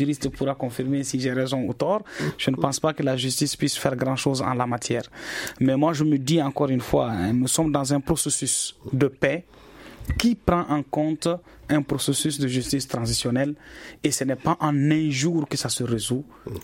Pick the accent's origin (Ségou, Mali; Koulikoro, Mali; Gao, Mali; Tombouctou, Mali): Gao, Mali; Je suis de Gao, même si je n'étais pas à Gao pendant l'occupation du Mujao.